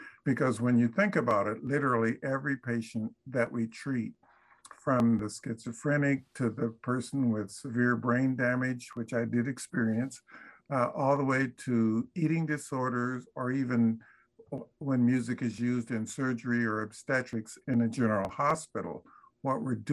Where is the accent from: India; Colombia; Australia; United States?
United States; Topeka, Kansas; I grew up in Topeka, Kansas, and was there during the time of Brown versus Board.